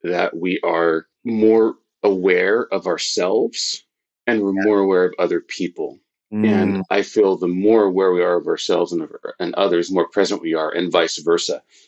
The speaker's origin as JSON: {"language": "English", "region": "California", "country": "United States", "tie": "born or raised there", "said": "I was born in California and I'm part Black, part white, part Native American. But I grew up with two white parents in a mostly Latino neighborhood with Jewish and Asian best friends."}